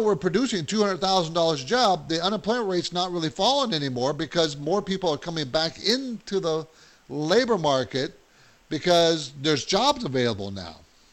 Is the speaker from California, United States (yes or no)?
yes; Chula Vista, California, United States; Yeah, I was raised there. I think I told you I was raised there in Chula Vista, actually.